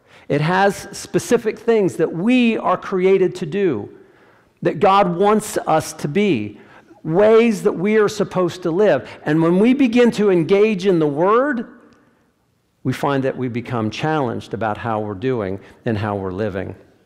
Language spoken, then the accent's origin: English; Pennsylvania, United States; I grew up in Pennsylvania, and it was along fence rows.